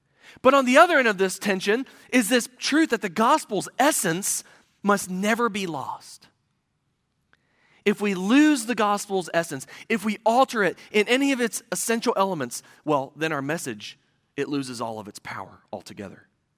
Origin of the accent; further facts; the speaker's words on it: Midwest, United States; as a Midwesterner, I don't have an accent. You guys have the accent. I don't.